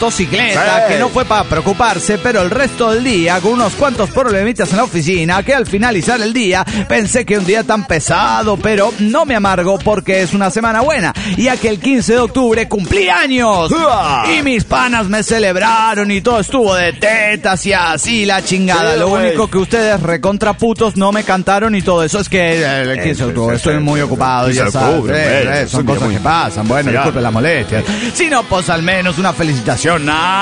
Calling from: Cali, Valle del Cauca, Colombia; de Cali, Colombia.

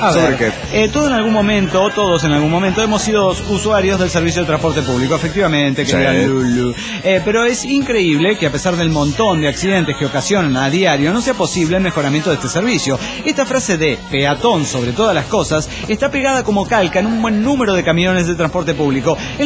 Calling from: New York, United States; de New York.

